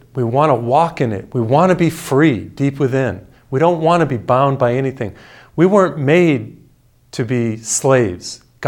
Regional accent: Massachusetts, United States; I come from New England, from Massachusetts.

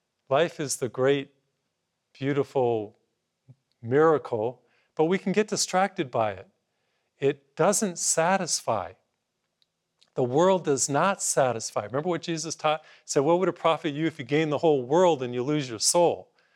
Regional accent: Massachusetts, United States; first language English; My first language is English. I grew up in Massachusetts, and in high school, we studied Spanish.

